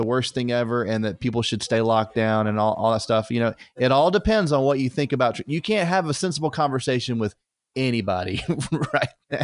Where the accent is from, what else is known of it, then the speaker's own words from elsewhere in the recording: United States; I was driving down to Georgia because I'm an American.